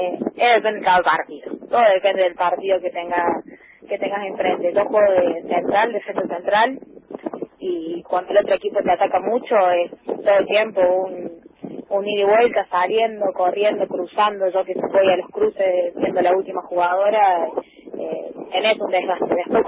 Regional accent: Córdoba, Argentina; Bien cordobesa, así es.

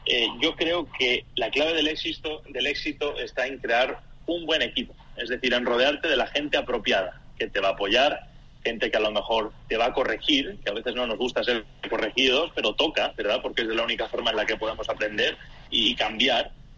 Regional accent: Spain; la COP, que tuvo lugar, me parece, hace 4 años fue en mi país, en España, Madrid

